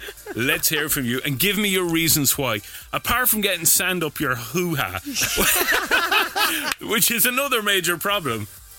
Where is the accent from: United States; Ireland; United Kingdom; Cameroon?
Ireland; If you say soy Irlandés, I'm Irish, it'll get you anywhere in Spain.